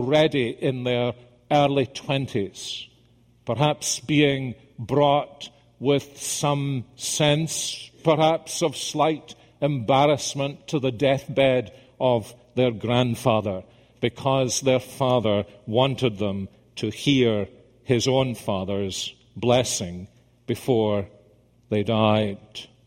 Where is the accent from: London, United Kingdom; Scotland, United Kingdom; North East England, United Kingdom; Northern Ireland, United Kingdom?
Scotland, United Kingdom; Many of you know I spent the last few days in my home country of Scotland